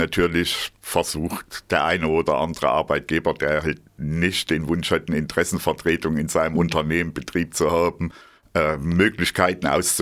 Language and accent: German; Thuringia, Germany; Und mich hat es wieder zurück nach Thüringen in mein Heimatland verschlagen.